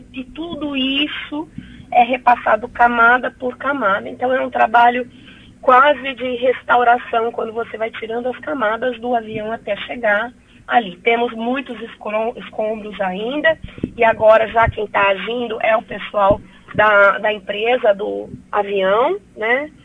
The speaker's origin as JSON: {"language": "Portuguese", "town": "Monte Alto", "country": "Brazil", "moved": "yes", "said": "A gente não esquece. Eu saí de Monte Alto, mas Monte Alto não saiu de mim"}